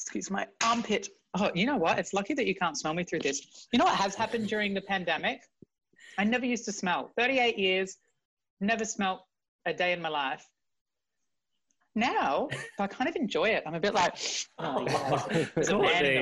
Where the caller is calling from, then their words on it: London, United Kingdom; I'm in London, in East London.